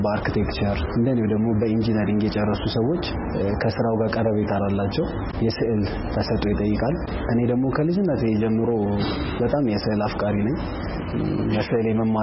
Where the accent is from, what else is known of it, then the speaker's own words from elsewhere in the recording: Addis Ababa, Ethiopia; ተወልጄ ያደኩት አዲስ አበባ ነው።